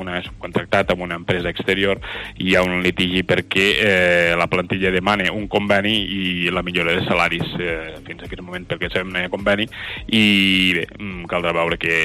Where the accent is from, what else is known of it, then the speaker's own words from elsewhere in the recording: Balaguer, Catalonia, Spain; podria citar gent del meu poble, que soc de Balagueu